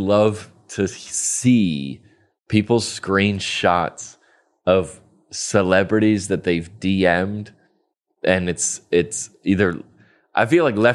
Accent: Atlanta, Georgia, United States; The first one I remember was the Bert Show, because I grew up in Atlanta.

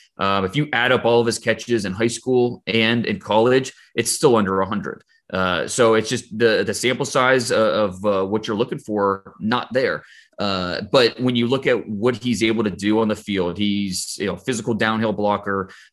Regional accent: Ohio, United States; Well, growing up in Northeast Ohio, when the Browns came back in 1999, something clicked for me

